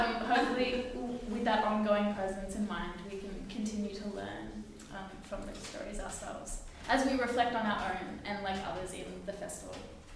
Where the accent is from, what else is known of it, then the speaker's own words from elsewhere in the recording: Melbourne, Victoria, Australia; I can laugh about that because I'm also from Melbourne.